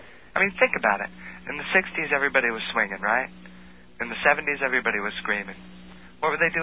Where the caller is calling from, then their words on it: Greenwich, Connecticut, United States; Connecticut.